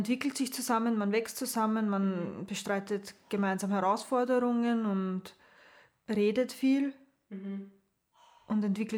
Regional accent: Lower Austria, Austria; Ich bin 30 Jahre alt, verheiratet und habe zwei Kinder. Meine Eltern sind ursprünglich aus Serbien. Ich wurde hier in Österreich geboren und bin in Niederösterreich aufgewachsen, wo ich jetzt auch mit meiner Familie lebe.

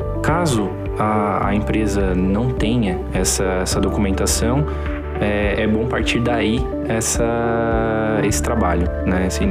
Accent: Criciúma, Santa Catarina, Brazil; Sou natural de Criciúma, Santa Catarina, né, onde resido hoje, né, no sul do Brasil, mas trabalho aí, em todas as regiões do Brasil

